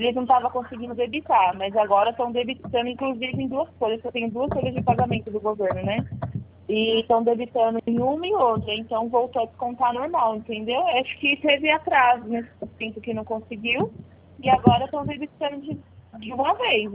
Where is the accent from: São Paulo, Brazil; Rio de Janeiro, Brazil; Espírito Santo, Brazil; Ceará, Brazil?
São Paulo, Brazil; Franco da Rocha; Eu sou de Franco da Rocha.